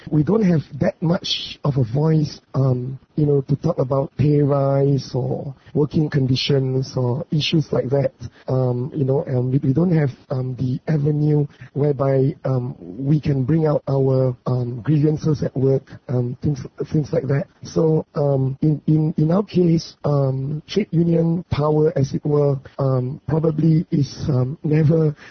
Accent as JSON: {"language": "English", "country": "Singapore", "said": "I'm from Singapore."}